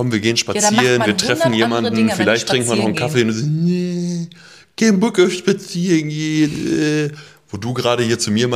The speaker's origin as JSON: {"language": "German", "town": "Cologne", "region": "North Rhine-Westphalia", "country": "Germany", "said": "hier als Kölner in Köln"}